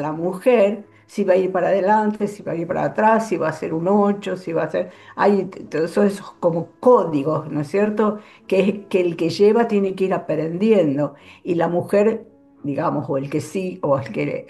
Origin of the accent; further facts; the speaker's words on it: Córdoba, Argentina; Yo en el año 85, en el 85, 86, voy a Córdoba a mi ciudad natal